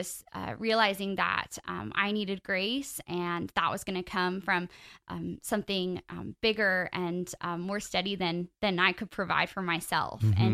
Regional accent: Orlando, Florida, United States; also born or lived in Gainesville, Georgia; So I was born in Gainesville, Georgia, but grew up here in Orlando, was raised in a Christian family, and grew up going to church, going to a Christian school here in Orlando.

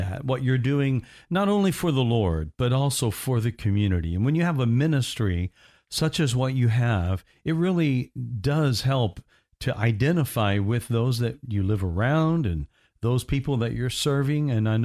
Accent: Indiana, United States; I grew up in Indiana. We got cold, but our cold and what your cold was a little bit different there.

